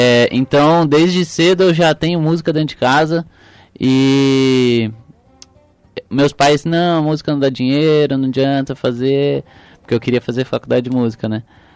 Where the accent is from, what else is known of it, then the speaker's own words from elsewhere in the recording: Ribeirão Preto, São Paulo, Brazil; sou daqui de Ribeirão Preto mesmo.